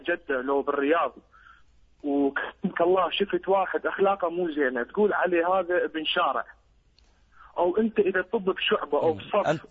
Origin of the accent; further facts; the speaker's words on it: Iraq; أنا كعراقي حبي إلك، أنت مو